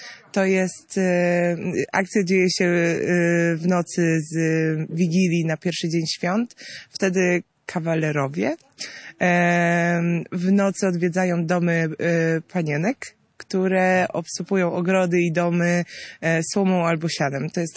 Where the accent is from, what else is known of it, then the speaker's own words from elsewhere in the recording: Dębica, Subcarpathian Voivodeship, Poland; Pochodzę z Dębicy, z Podkarpacia.